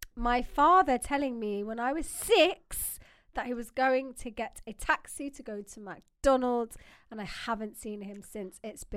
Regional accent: Nairobi, Kenya; I grew up in Eastleigh, Nairobi, so I was once with my friends outside and was really young

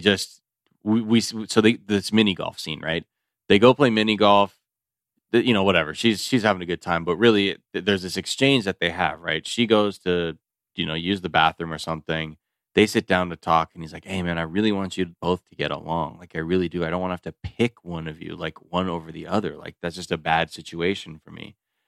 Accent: Brazil; English is a second language; I speak Portuguese. I'm from Brazil.

